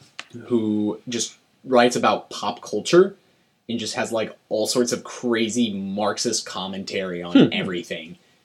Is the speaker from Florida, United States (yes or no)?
no; North Carolina, United States; Dude, I grew up in North Carolina. Hell yes, I have.